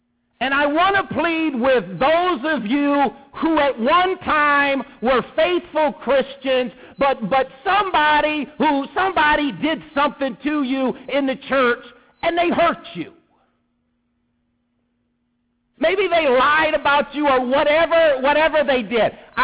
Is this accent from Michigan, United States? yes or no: yes; Michigan, United States; When I was a kid, I grew up right near St. Jean and Jefferson, right by the 5th Precinct, half a block away from the 5th Precinct.